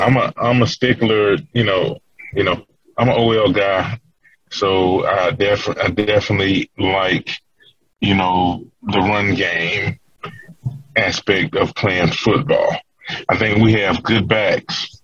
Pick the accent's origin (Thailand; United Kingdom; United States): United States; Macon, Georgia; See, like, I'm from Macon, Georgia, but oddly enough, when I got into football, the Buffalo Bills were really good.